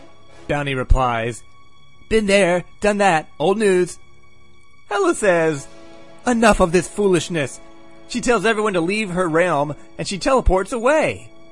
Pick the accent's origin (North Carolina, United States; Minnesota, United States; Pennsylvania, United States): North Carolina, United States; And I grew up in North Carolina, for crying out loud.